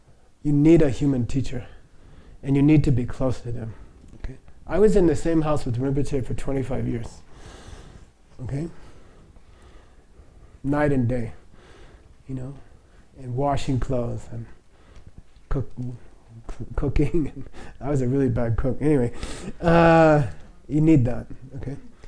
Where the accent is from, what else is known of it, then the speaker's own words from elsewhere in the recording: Phoenix, Arizona, United States; So I grew up in Phoenix, right, which is the most beautiful city in the world.